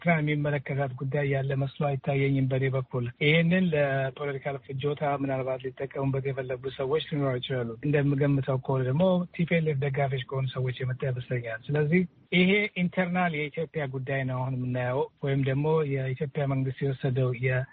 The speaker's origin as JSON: {"language": "Amharic", "region": "Addis Ababa", "country": "Ethiopia", "tie": "born or raised there", "also_born_or_lived": "Eritrea", "lives_now": "Washington, United States", "said": "ኤርትራዊ ነኝ። አዲስ አበባ ያደግኩ ዲሲ ነው የምሰራው። የነዋሪ ነኝ።"}